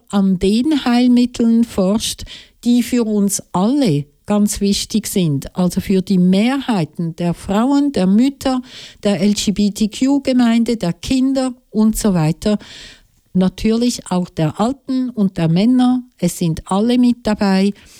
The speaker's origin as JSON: {"language": "German", "country": "Switzerland", "said": "bei uns in der Schweiz"}